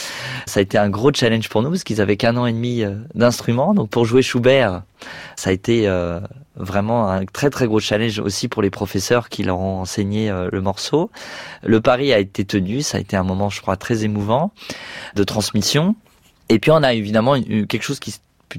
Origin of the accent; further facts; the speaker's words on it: Sartrouville, Île-de-France, France; je viens de la banlieue parisienne, et je n'avais pas eu un conservatoire municipal à côté de chez moi à Sartrouville